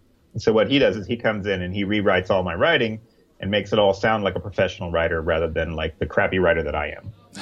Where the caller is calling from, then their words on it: Addison, Texas, United States; I am from Dallas, Texas right now. Correctly, I'm from Addison, Texas right now, so where the Plaid Hat headquarters are.